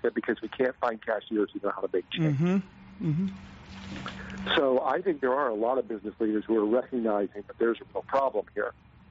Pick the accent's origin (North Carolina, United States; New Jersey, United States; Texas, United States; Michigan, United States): North Carolina, United States; I grew up in North Carolina, fundamentalist family, very, very difficult to grow up being gay in the late 70s, early 80s.